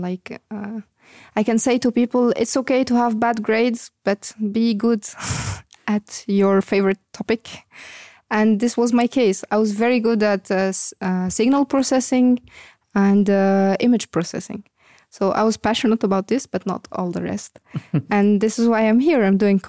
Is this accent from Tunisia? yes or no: yes; Ariana, Tunisia; English is a second language; moved away as an adult; now in Luxembourg; I grew up in Tunisia, mm-hmm. In the capital, in a city called Ariana, mm-hmm. Next to the capital. I mean, it's part of the capital.